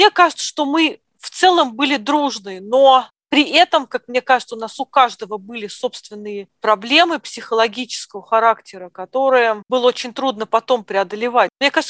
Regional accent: Moscow, Russia; now in United Kingdom; Я родилась в Москве.

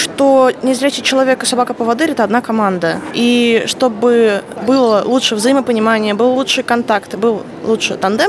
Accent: Kemerovo, Kemerovo Oblast, Russia; я из Кемерово.

